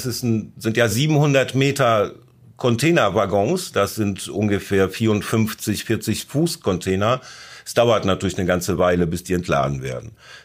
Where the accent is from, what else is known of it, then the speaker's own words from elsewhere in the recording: Hamburg, Germany; Unter Hinterland verstehen wir als Hamburger nicht unbedingt Nordniedersachsen und Südschleswig-Holstein, sondern eher Mittel- und Osteuropa.